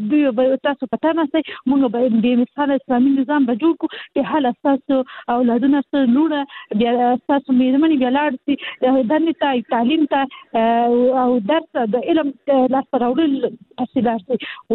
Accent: Kabul, Afghanistan; زه اصلي د کابل یم

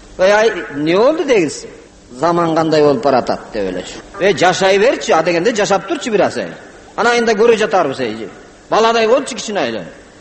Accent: Jalal-Abad Region, Kyrgyzstan; Ошондон кийин келип туруп, Жумгалдан болом.

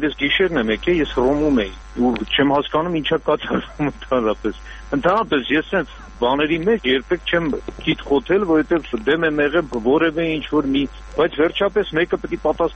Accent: Yerevan, Armenia; Ես ազատ երևանցի եմ

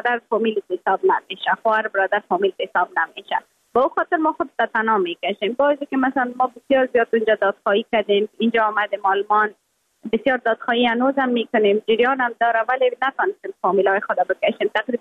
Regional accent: Afghanistan; یکانه چیزی که من از افغانستانم روی خود وعده کرده بودم

